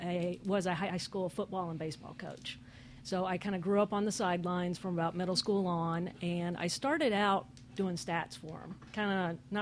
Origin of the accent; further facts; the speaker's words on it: Goldthwaite, Texas, United States; I'm a Texan, born and raised in Texas, lived in many different cities in the state of Texas, was born in Goldthwaite, Texas, which is in the absolute middle of nowhere, somewhere west of Waco